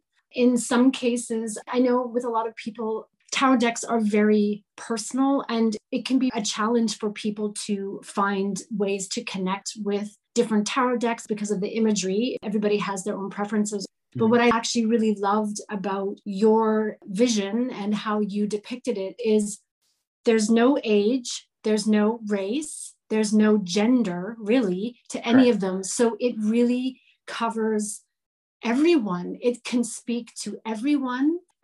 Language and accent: English; Vancouver, British Columbia, Canada; now in Berlin, Germany; I grew up in Vancouver. I was by the water. In Berlin, we're landlocked.